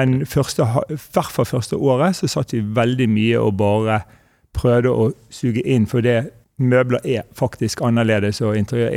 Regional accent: Bergen, Vestland, Norway; så vi er jo litt ydmyke også, selv om vi er bergensere

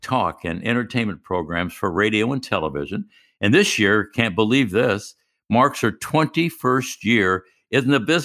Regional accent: Detroit, Michigan, United States; also born or lived in Cleveland; He was part of my youth growing up in Detroit and Cleveland

